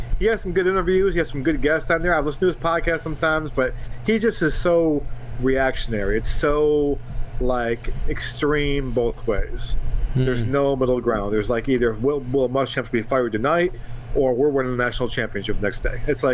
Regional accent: New York, United States; It's like people I grew up with in New York were big Notre Dame fans. I mean, in upstate New York, there's just these people who are diehard Irish fans.

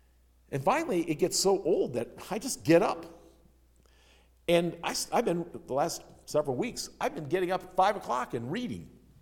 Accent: Concord, United States; when I would be running on the mill pond outside of my hometown of Concord in the winter.

